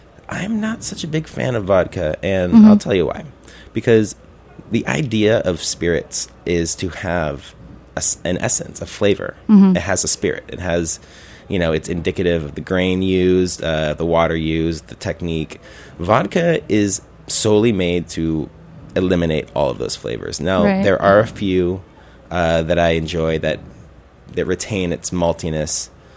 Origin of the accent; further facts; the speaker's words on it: Oregon, United States; now in Brooklyn, United States; I'm from Oregon. So, and if you live there, you know. And I live in Brooklyn now.